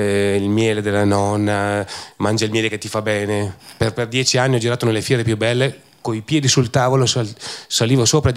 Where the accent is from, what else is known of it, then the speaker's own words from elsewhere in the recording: Vigo di Ton, Trentino-Alto Adige, Italy; io non posso dire che vengo da Vigo di Tonno, non posso dire che vengo da Trento